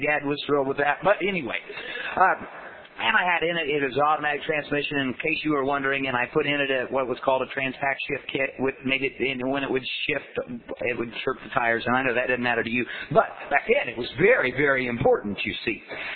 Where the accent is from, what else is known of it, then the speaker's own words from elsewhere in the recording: Winchester, Indiana, United States; for 41 years, I was from Indiana, and I lived there all my life. Little town that I grew up in Indiana, it's called Winchester, Indiana.